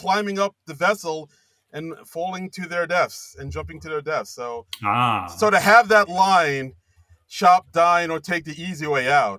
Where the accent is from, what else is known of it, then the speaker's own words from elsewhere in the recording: New York City, New York, United States; Hey, guys, I don't know if you know this, but I'm a native New Yorker.